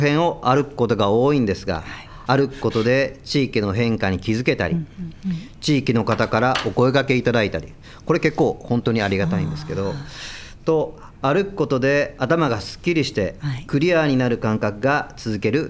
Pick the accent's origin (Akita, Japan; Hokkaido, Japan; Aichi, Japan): Aichi, Japan; Seto; 生まれ育った瀬戸市の財政力の向上に取り組みたい